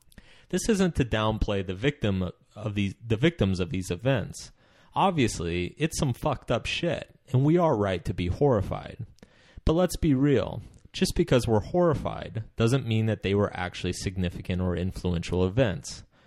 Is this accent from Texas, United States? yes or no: yes; Austin, Texas, United States; despite the fact that the Austin bomber was blowing up people in my hometown